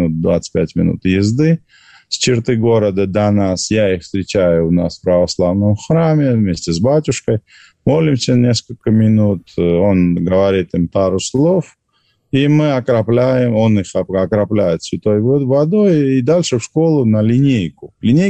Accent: Georgia; может быть, потому что я грузин и так далее

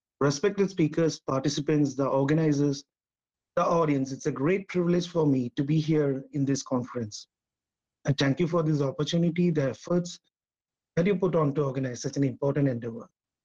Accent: India; As an Indian, since childhood, Russia was a nation, protected us not just once, but for dozens of times.

